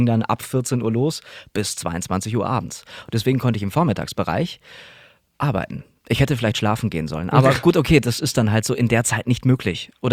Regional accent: North Rhine-Westphalia, Germany; accent: Ruhr; Ich komme aus dem Pott. Ja, und im Pott redet man nicht besonders gutes Hochdeutsch.

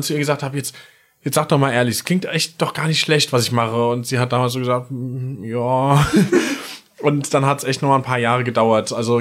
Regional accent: Hesse, Germany; Aus Hessen, genauer gesagt Nähe Limburg, noch genauer gesagt bei Vilma

